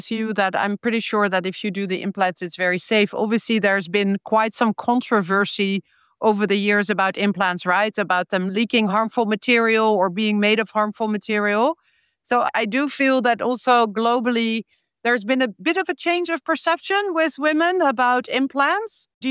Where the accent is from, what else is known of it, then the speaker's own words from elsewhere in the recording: Netherlands; I come from the Netherlands. We are always kind of seen to be pretty tough.